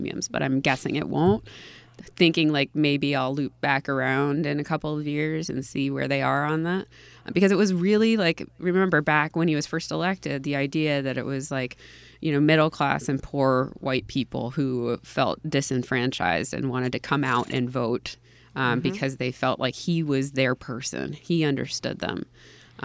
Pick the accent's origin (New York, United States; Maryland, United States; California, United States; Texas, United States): New York, United States; New York City; Because I was from New York City, I didn't understand the plight of the rural Midwest.